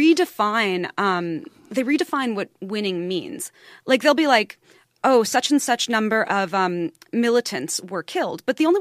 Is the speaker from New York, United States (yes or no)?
yes; New York City, New York, United States; born there; I fucking love New York. I was born in New York.